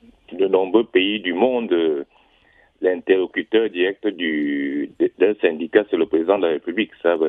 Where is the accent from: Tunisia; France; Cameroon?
Cameroon; Je suis Camerounais.